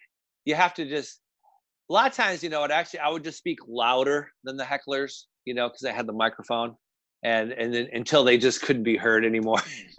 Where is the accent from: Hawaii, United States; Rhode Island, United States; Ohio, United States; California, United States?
Hawaii, United States; growing up in Hawaii, I was a white kid in Hawaii, so there was that Haole thing